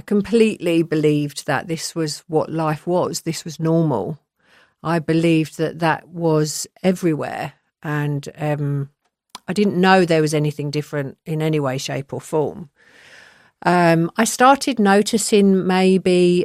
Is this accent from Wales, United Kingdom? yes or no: no; London, United Kingdom; now in Surrey, United Kingdom; So my background now is I'm from Southwest London. I spent my first 10 years there. I spent the next 10 years in, well, maybe more than that, actually, my sort of adult, young adult life in West London. I now live in Surrey